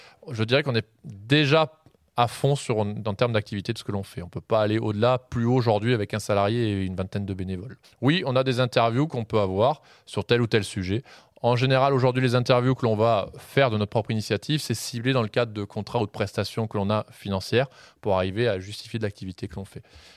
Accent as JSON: {"language": "French", "town": "Carpentras", "region": "Provence-Alpes-Côte d'Azur", "country": "France", "tie": "born there", "said": "je suis né à Carpentras, je suis trop ancré sur mon territoire pour avoir envie de partir sur du national."}